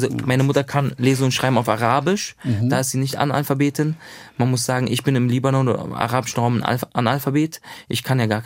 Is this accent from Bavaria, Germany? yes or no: no; Berlin, Germany; Also ich bin in Neukölln aufgewachsen.